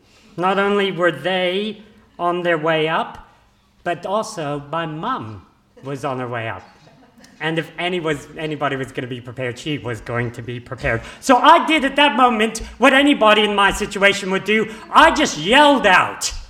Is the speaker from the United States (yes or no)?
no; Papua New Guinea; some of you might recall that I grew up in Papua New Guinea, and as a teenager, I had the opportunity to climb the tallest mountain in PNG.